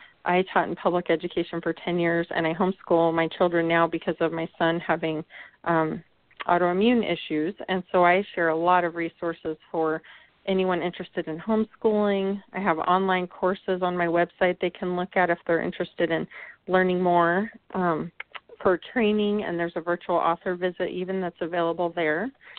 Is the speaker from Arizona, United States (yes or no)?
yes; Arizona, United States; I grew up in Arizona, and my family would always spend time up on the rim, berry picking.